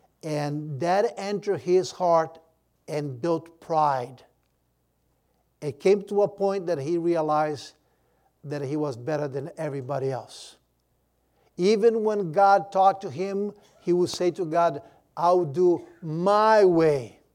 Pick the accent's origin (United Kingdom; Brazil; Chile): Brazil; first language Portuguese; English is a second language; In my hometown in Brazil, the simple people, the more people less educated, but they have sometimes beautiful wisdom.